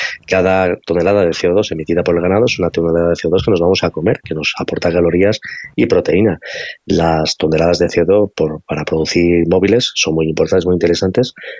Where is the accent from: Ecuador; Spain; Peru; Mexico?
Spain; en los países desarrollados, en mi país, en España, concretamente, es un problema